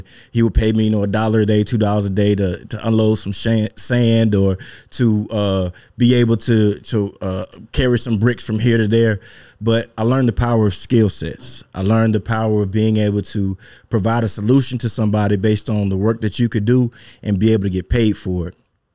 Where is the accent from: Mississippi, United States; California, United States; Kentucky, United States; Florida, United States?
Mississippi, United States; First and foremost, man, I'm from Mississippi, brother. I got to put that out there. I'm from Mississippi. I'm a country brother.